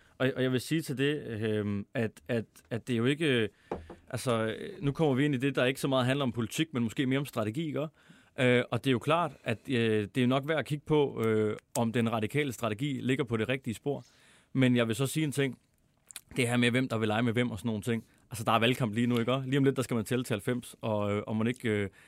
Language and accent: Danish; Mors, North Denmark Region, Denmark; jeg var fra Mor